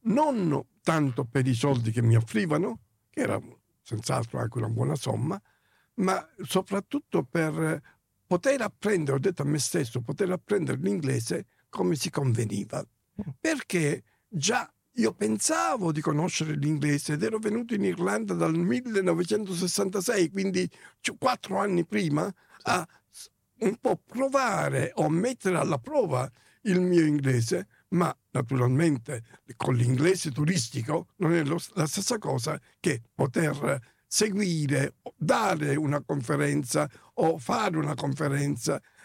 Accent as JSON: {"language": "Italian", "region": "Sicily", "country": "Italy", "said": "come siciliano, quindi avvicinandomi al regno delle due Sicilie"}